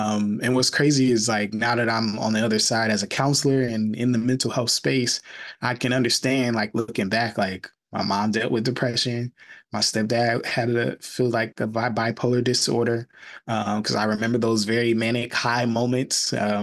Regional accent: Fort Wayne, Indiana, United States; He was a city councilman in my hometown, Fort Wayne, Indiana, for many, many years.

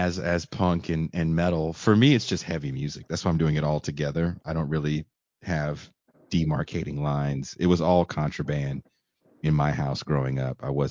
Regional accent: California, United States; And it was local bands, of course, because I'm from the Bay Area.

